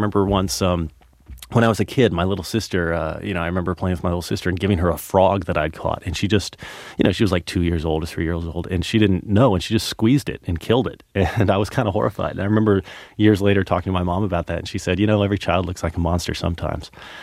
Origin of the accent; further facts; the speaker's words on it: Dallas, Texas, United States; You know, I grew up in Dallas, Texas, and in middle school, all the kids in health class at a certain point had to carry around baskets